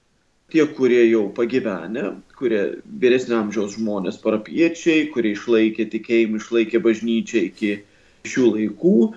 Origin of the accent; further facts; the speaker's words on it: Šilalė, Tauragė County, Lithuania; now in London, United Kingdom; Aš esu kilęs iš Šilalės, esu žemaitis, Telšių vyskupijos kunigas.